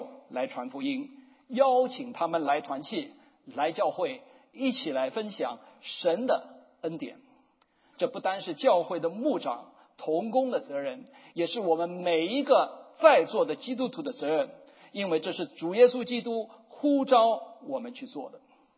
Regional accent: China; born there; 因为我生在大陆，对大陆人很了解，一直在做大陆人的事工，语言我是讲国语也没有问题。

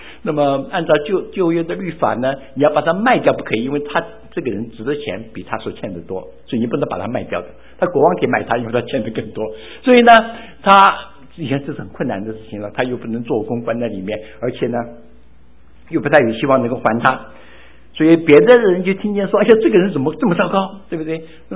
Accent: China; 这些冤结放在心中的时候，我们中国人有一些话叫做

